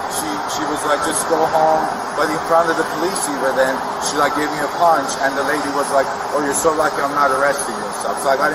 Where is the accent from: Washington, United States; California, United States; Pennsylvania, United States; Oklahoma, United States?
California, United States; I'm from California